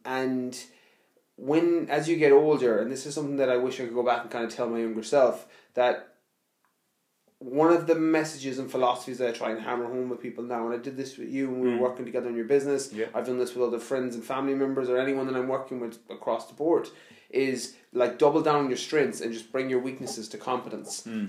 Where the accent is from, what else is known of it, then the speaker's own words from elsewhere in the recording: Ireland; but as an Irish person, one, you don't know the English curriculum